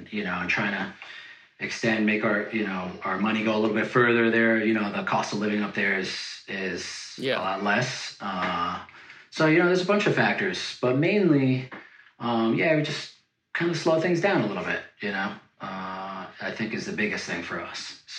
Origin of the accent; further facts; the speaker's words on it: New York, United States; moved away; Me personally, I'm from New York. I've been down here for like 17, 18 years now